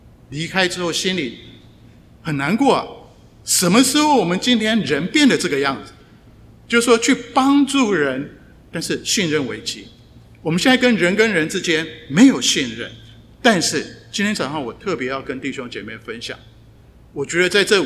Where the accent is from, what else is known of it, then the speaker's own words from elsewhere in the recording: Taiwan; 我从台湾来，